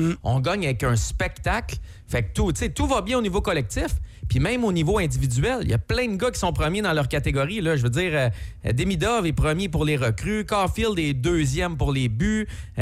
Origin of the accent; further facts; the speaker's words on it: Montreal, Quebec, Canada; je suis un petit Montréalais qui écoute Radio X.